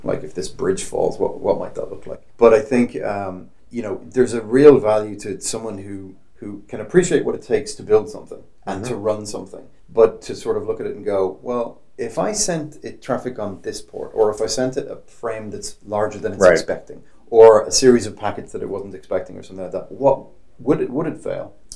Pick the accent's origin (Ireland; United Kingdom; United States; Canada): Ireland; I am Irish, though